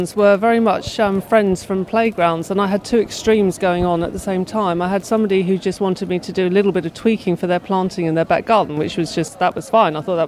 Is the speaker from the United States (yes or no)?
no; South West England, United Kingdom; now in London, United Kingdom; my childhood where I grew up in Cornwall. It was a magical place, actually. It was a great place to grow up with, really connecting with nature.